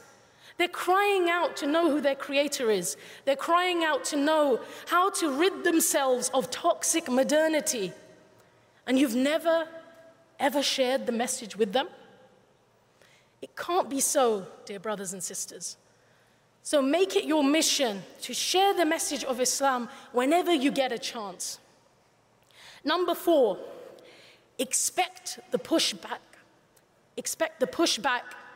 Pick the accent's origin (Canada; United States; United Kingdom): United Kingdom; And the sixth thing that I would like all of us as British Muslims to do is to live for a vision beyond our own lives.